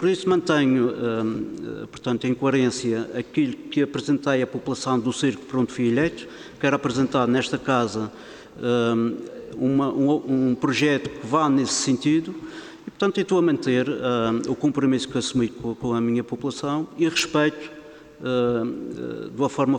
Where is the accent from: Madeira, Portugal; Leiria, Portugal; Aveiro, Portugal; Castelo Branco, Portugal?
Madeira, Portugal; como mulher que fui e que nasci com todo o orgulho na Ilha da Madeira, nasci, cresci, fui educado